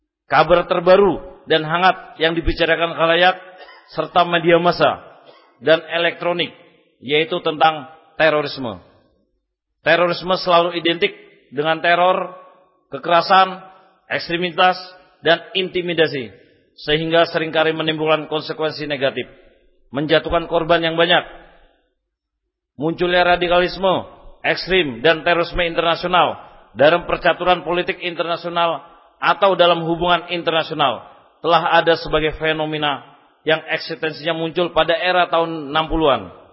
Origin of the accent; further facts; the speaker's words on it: Bali, Indonesia; saya dari Bali, tapi saya agama Islam.